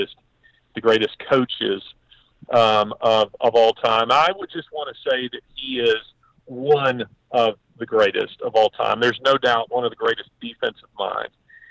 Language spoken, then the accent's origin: English; Birmingham, Alabama, United States; my mother's a Canadian, so even though I'm from Birmingham, Alabama, I grew up hearing an awful lot about Wayne Gretzky from my Canadian relatives